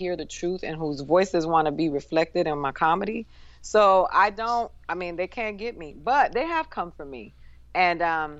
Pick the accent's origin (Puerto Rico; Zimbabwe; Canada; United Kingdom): Puerto Rico; Caguas; Nosotros somos del campo. We're from Caguas.